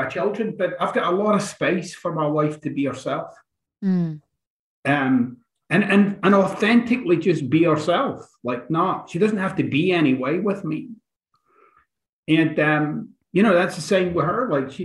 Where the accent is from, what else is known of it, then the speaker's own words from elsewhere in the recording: Glasgow, Scotland, United Kingdom; Glasgow, Scotland.